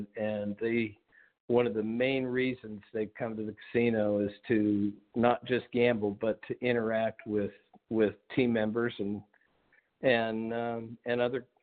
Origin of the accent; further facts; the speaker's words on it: Boulder, Colorado, United States; So I was born in Boulder, Colorado. Spent a good part of my childhood there.